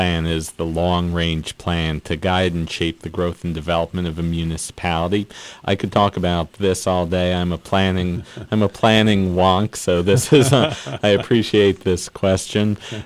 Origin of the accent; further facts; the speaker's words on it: Massachusetts, United States; even though I come from Massachusetts, allowed me to really feel like I was able to put down roots to the Lehigh Valley community